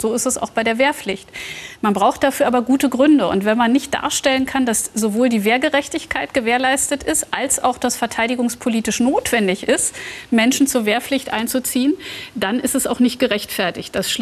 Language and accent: German; Germany; Ich bin als Kind in der DDR aufgewachsen, da war wirklich Militarismus.